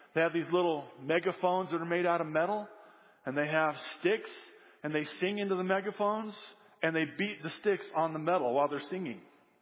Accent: Illinois, United States; moved away; And I'm not from Chicago. But here's this guy, right, that pretty much hates all things Illinois, which is good since I left Illinois.

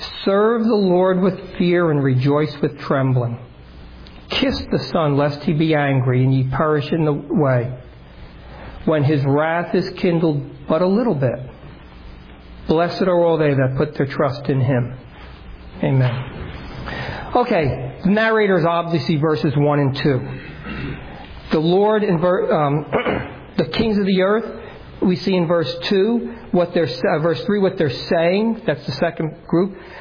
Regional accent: New Jersey, United States; I'm from North Jersey, we understand that type of a situation.

